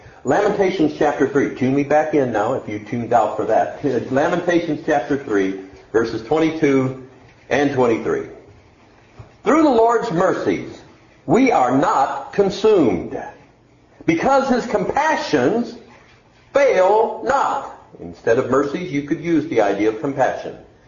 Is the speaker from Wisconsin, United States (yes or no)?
yes; Wisconsin, United States; I know you know I'm from Wisconsin. That's been advertised already, mentioned. But where? Well, I usually tell people it's up near Green Bay.